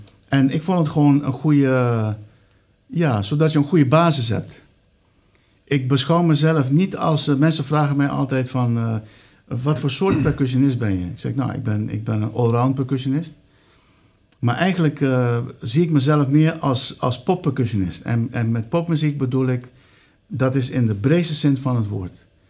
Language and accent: Dutch; Curaçao; now in Netherlands; Ik kom zelf uit Curaçao. Dus ik bedoel, ik ben pas weliswaar hier in Nederland begonnen met spelen. Maar mijn roots liggen op Curaçao.